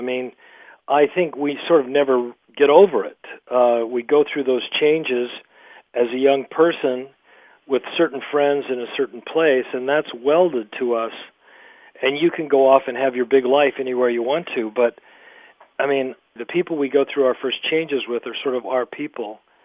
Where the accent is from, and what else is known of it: Utah, United States; born or raised there